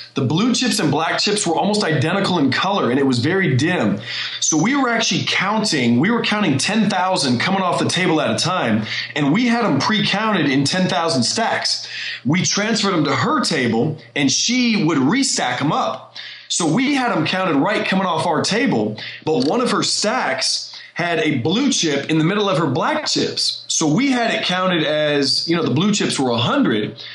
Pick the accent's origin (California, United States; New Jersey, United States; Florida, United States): Florida, United States; Tampa; I moved back home to my hometown in Tampa, started my own business.